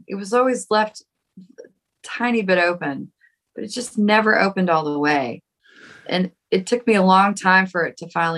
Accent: Nashville, Tennessee, United States; the other thing that I always felt working against me was growing up in Nashville, because I loved Nashville.

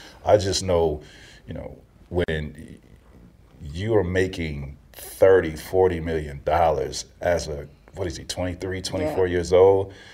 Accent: Florida, United States; I grew up in Central Florida, and, you know, it was one way in, one way out where I grew up. One of the most drug infested neighborhoods in Central Florida where I grew up.

